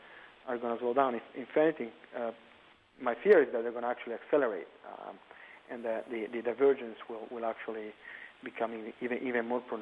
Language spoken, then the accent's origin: English; Italy; I'm from Italy, and you don't have that attitude. In Italy, failure is a stigma.